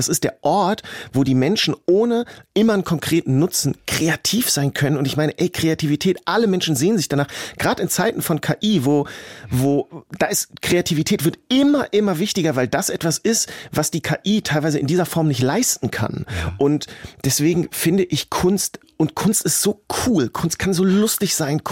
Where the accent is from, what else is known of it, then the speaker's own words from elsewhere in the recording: Hanover, Lower Saxony, Germany; ich komme aus Hannover